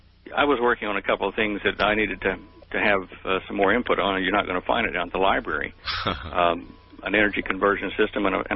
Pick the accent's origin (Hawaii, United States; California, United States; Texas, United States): Texas, United States; Dallas; also born or lived in Clifton, Texas; I was born in the United States in Texas, in Clifton, Texas, near Valley Mills, and I moved to Dallas, lived there most of my life